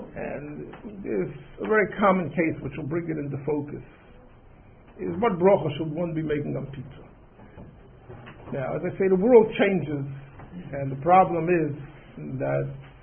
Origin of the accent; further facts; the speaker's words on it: New York City, New York, United States; You know, I'm a New Yorker. I grew up in this town. Having grown up in this town, I can remember just about when kosher pizza was introduced in New York.